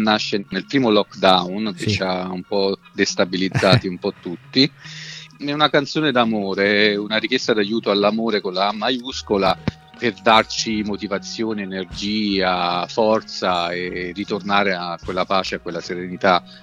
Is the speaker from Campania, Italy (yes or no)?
yes; Naples, Campania, Italy; Come napoletano